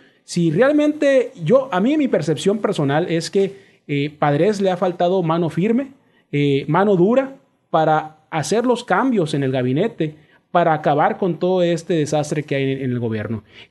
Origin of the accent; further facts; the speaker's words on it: Mexico; pensaban que podemos, como mexicanos, acceder no a esas sillas